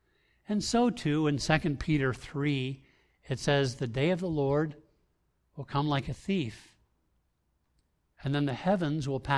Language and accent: English; Bahamas; And I was brought up in the Bahamas when I was a little boy.